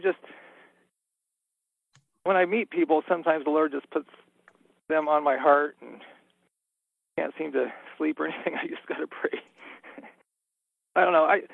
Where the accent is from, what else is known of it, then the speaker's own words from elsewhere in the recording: Freeport, Maine, United States; also born or lived in Bath / Brunswick; Yeah, I grew up kind of in Freeport, well, Bath, Freeport, Brunswick area. All along there.